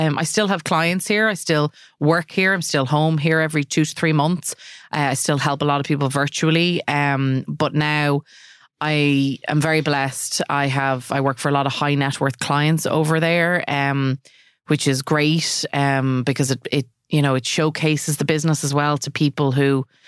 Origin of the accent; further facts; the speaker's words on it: Ireland; now in New York, United States; Long story short, as us Irish like to say after we've told a very long story